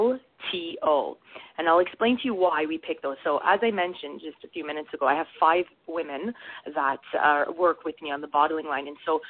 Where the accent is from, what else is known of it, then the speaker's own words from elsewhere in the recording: Canada; accent: Canadian; college in Toronto in Canada, so that's why I have a little accent. A lot of people point me out for my Canadian accent, so if you're picking that up, that's why.